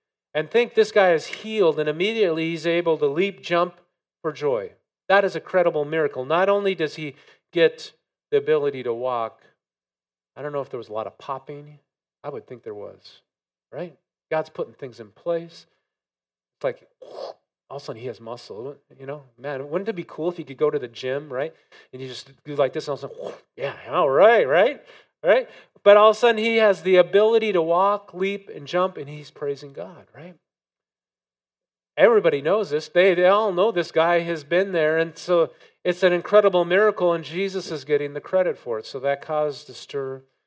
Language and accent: English; North Dakota, United States; accent: northern; North Dakota. Okay, North Dakota, there, does that help you out there? Do I sound a little, get back my northern accent a little bit?